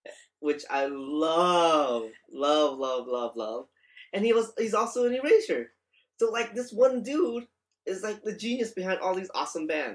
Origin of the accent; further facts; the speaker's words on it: Campbell, California, United States; you know, I come from Campbell, right?